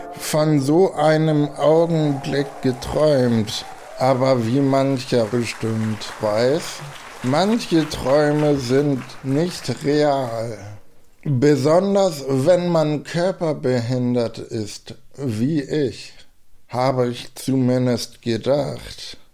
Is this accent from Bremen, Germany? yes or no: no; Hamburg, Germany; Der Ort, wo ich aufgewachsen bin, heißt Guderhandviertel. Ich weiß, kann sich sowieso keiner merken. Meine Eltern waren geschieden. Zu meinem Vater hatte ich kaum Kontakt. Meine Mutter hatte einen eigenen Wochenmarktstand. Und zwar stand sie damit auf dem Isemarkt in Hamburg